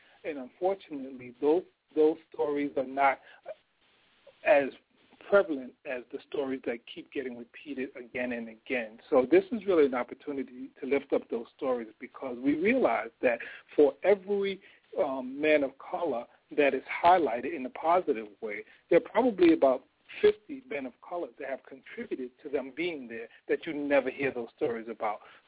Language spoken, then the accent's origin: English; Bronx, New York, United States; now in Delaware, United States; I'm originally from the Boogie Down Bronx. I'm here in Delaware right now